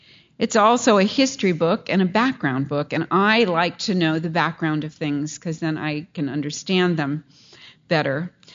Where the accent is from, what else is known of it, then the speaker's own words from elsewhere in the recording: California, United States; And of course, I'm from California. So I think I'm going to move back here.